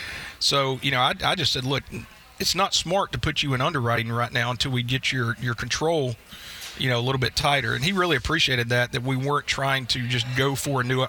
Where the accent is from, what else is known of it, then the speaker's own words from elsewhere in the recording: Pelham, Alabama, United States; You know, I grew up down in Pelham, Alabama.